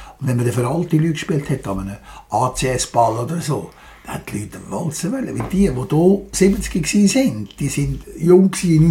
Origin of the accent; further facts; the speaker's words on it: Lenzburg, Aargau, Switzerland; Ich komme auch aus einer nicht so fasnachtigen Gegend. Ich bin in Lenzburg aufgewachsen.